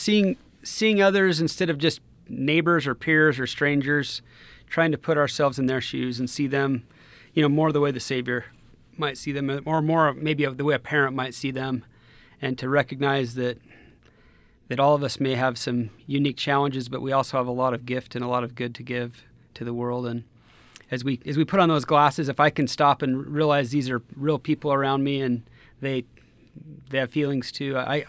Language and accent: English; Rexburg, Idaho, United States; Yeah, I'm the oldest of eight kids. I grew up here in Rexburg and attended Ricks College back in the day when it was Ricks College.